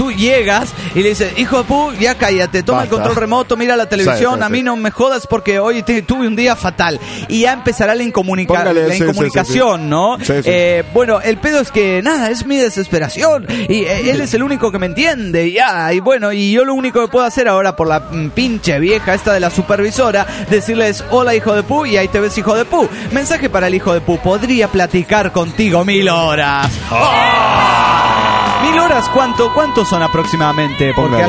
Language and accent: Spanish; Bolivia; now in Venezuela; soy un estudiante boliviano que estudia en la Universidad Marítima del Caribe.